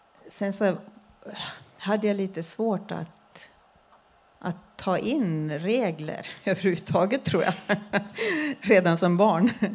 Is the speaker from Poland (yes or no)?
no; Gävle, Gävleborg County, Sweden; I kyrkliga sammanhanget där i Gävle där jag växte upp.